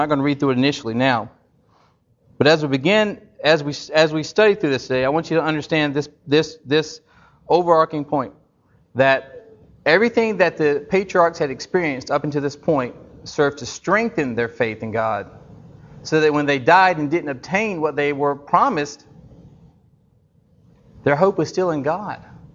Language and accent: English; United States; because I'm an American. And Americans, we're go-getters.